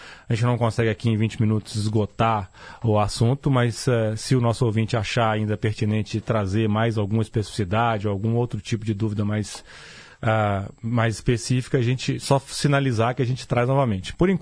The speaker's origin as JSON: {"language": "Portuguese", "region": "Minas Gerais", "country": "Brazil", "said": "a gente é mineiro, a gente é desconfiado"}